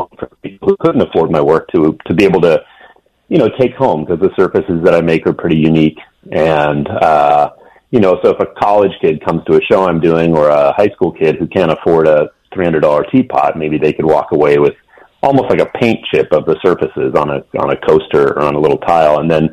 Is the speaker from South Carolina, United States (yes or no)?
no; Vermont, United States; also born or lived in Seattle, Washington; I'm originally from Vermont, but I grew up in Seattle and in Vermont as well, which is kind of a strange bi-coastal situation.